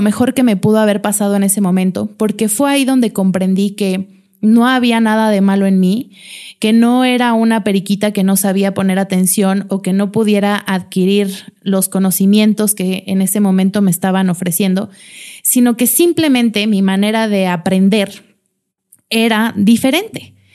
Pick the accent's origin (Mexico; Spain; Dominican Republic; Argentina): Mexico; Mexico City; Yo también vengo de la Ciudad de México, como muchos de ustedes.